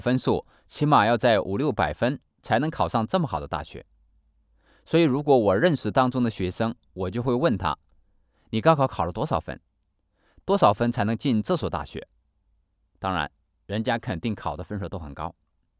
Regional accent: Xianyang, Shaanxi, China; 是陕西咸阳人，我在农村长大，父母都是农民

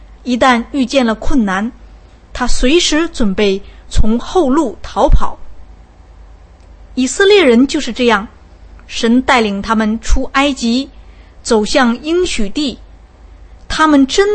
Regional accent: China; 我们中国人都知道一个典故，叫做破釜沉舟

